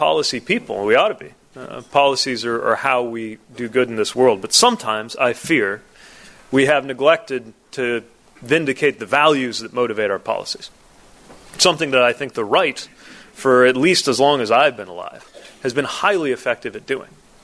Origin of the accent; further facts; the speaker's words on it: Indiana, United States; Now, I come from Indiana as a Democrat.